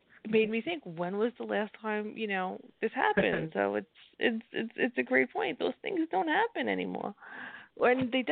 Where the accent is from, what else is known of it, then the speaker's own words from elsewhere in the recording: Staten Island, New York, United States; I grew up in Staten Island, you know, one of the boroughs.